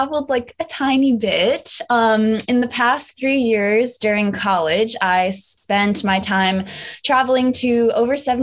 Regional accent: New Jersey, United States; also born or lived in New York City; now in San Francisco, United States; I spent most of my life thus far, like, growing up in New Jersey, and then spent the last 4 years kind of based out of New York City during college

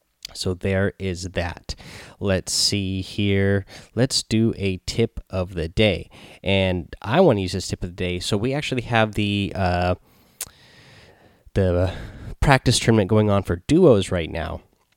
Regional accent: Seattle, Washington, United States; I know what outfit I'm going to wear because I am from Seattle here. I am a big Seattle Seahawks fan

